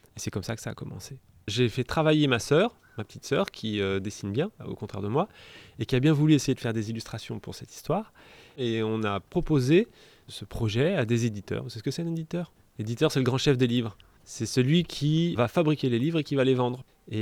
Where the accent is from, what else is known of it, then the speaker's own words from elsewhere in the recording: Montélimar, Auvergne-Rhône-Alpes, France; born there; Je suis né à Montélimar. Montélimar, c'est une ville qui est sur le Rhône, en région Rhône-Alpes-Auvergne. C'est la ville du nougat.